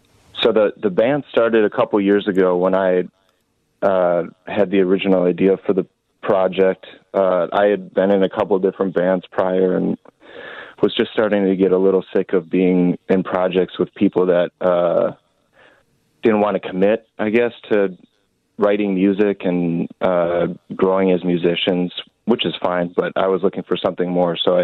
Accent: Duluth, Minnesota, United States; I had known him from my hometown where I grew up, which is Duluth, Minnesota.

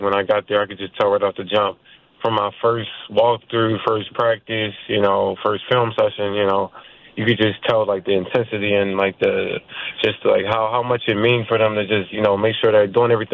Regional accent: Baltimore, Maryland, United States; I would have a lot of family come up as well because I'm from Baltimore, and it's like an hour drive from Baltimore to Wilmington, Delaware.

